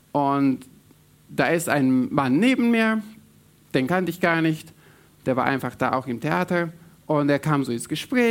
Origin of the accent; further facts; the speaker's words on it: Romania; Ich bin aufgewachsen im Ausland, in Rumänien. Und ihr hört vielleicht, ich habe so einen gewissen Akzent. Und das hatte ich auch dort, weil meine Familie ist, mein Vater ist deutschstämmig und meine Mama Schweizerin. Also ich war auch dort Ausländer